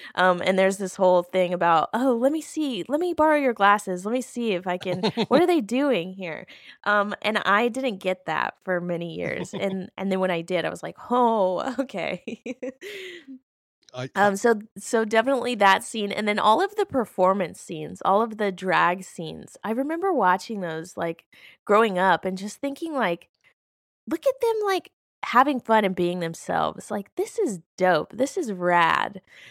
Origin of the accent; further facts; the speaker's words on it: Alabama, United States; I watched it as a kid growing up in Alabama, right? As a queer kid who, like, would not come out for very many years.